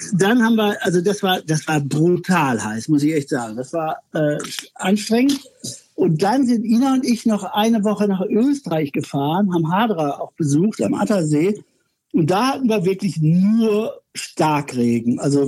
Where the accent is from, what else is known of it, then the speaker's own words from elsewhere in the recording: Bielefeld, North Rhine-Westphalia, Germany; Ich hatte eine ganz große Ausstellung in Bielefeld, das ist meine Heimatstadt.